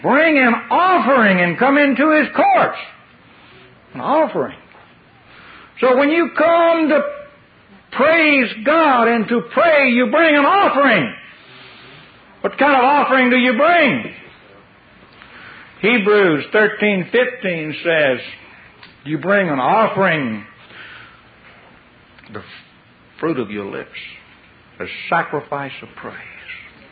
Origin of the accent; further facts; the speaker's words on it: the South, United States; I was raised in the South, and I understand what that term boss means.